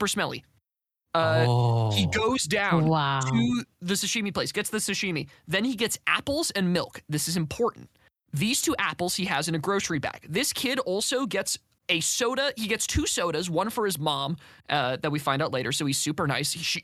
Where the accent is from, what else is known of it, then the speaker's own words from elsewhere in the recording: California, United States; accent: Californian; It's my Californian accent. I can't do anything about it.